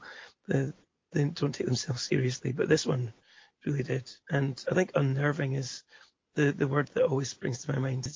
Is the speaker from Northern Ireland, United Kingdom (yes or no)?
no; Scotland, United Kingdom; accent: Scottish; It's, you can tell by my accent, I'm Scottish. And when I grew up in the 70s and 80s, I used to go up to the north of Scotland almost every year